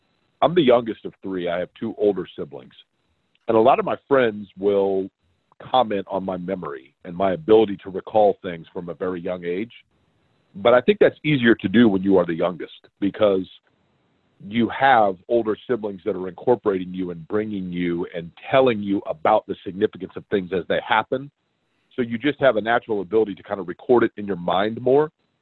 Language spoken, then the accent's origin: English; Shelbyville, Indiana, United States; also born or lived in Evansville; I grew up in Central Indiana. My dad was in the steel business and worked for Shelby Steel, which later became O'Neill Steel out of Shelbyville, Indiana.